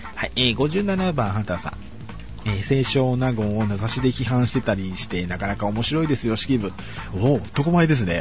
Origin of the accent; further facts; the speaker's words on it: Tokyo, Japan; 自分東京の人間なんで